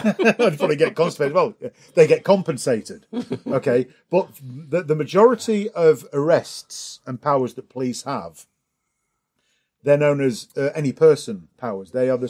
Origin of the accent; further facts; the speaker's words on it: United Kingdom; well, of course, I'm British. In Britain, we don't tend to have guns.